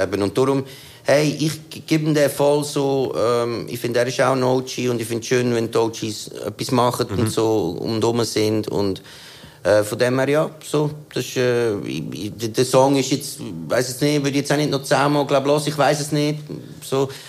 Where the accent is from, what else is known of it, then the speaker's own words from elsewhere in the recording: Switzerland; wir als Schweizer sind ja schon ziemlich privilegiert.